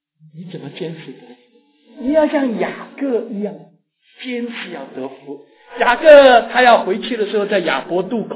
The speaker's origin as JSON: {"language": "Chinese", "country": "China", "said": "我们中国人说怎么样，祸尽难言，覆水难收"}